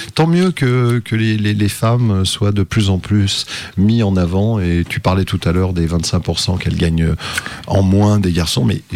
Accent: Gerland, Auvergne-Rhône-Alpes, France; born there; moi je suis né à Gerland, j'ai habité, je l'ai dit tout à l'heure, dans les Tours avenue de Bourg, et je me retrouve à Gerland à nouveau

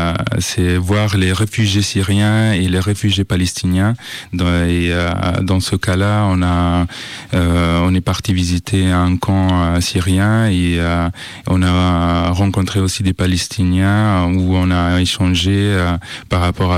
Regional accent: Italy; moved away as an adult; now in France; Alors, en fait, je suis italien d'origine tunisienne et ça fait pas longtemps que je vis en France. Et donc, je suis arrivé en France fin 2014.

